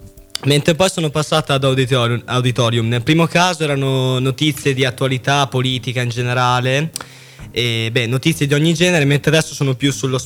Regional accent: Piacenza, Emilia-Romagna, Italy; Io invece sono di Piacenza, gliel'ho raccontato prima. Anch'io abito in un paesino molto sperduto, si chiama Piozzano.

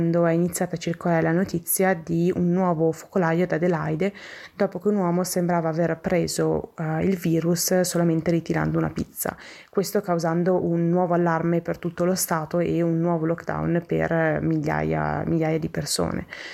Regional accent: Milan, Lombardy, Italy; now in Melbourne, Australia; vengo da Milano ma mi trovo a Melbourne da marzo, da poco prima che iniziasse la pandemia.

